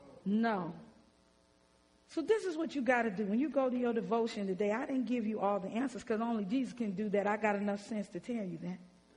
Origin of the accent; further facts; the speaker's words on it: London, United Kingdom; I'm from London, and God has blessed me as a person of African descent to go to Oxford.